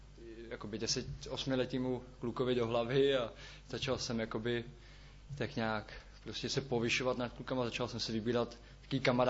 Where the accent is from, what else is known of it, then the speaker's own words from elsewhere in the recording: Ústí nad Labem, Ústí nad Labem Region, Czechia; je mi 18 let, pocházím z Ústí nad Labem a narodil jsem se do nevěřící rodiny.